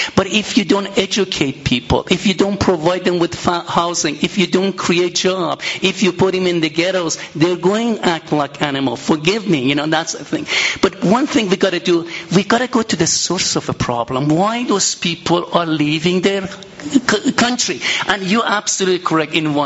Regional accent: Iran; English is a second language; when I was growing up in Iran, I didn't have that luxury.

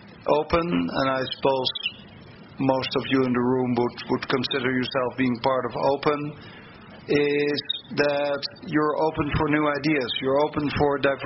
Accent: Netherlands; accent: Dutch; English is a second language; if it occurs in the Netherlands, where you might have heard that rest of my accent, where I come from

